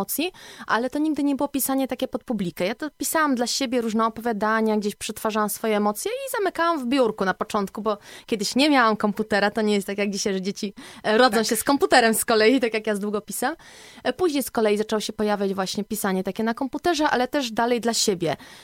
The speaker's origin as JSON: {"language": "Polish", "region": "Pomeranian Voivodeship", "country": "Poland", "said": "Ja zawsze wiedziałam, że jestem Kaszubką"}